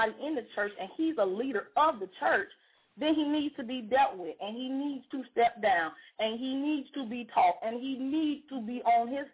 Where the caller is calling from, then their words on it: Miami, Florida, United States; I'm calling from Miami, Florida